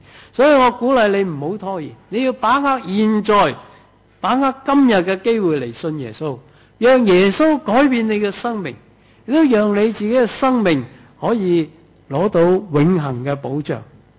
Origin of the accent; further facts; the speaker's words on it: China; 我哋中國人